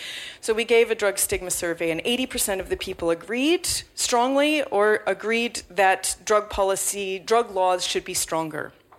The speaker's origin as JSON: {"language": "English", "country": "United States", "said": "as an American growing up in the Nancy Reagan era of just say no."}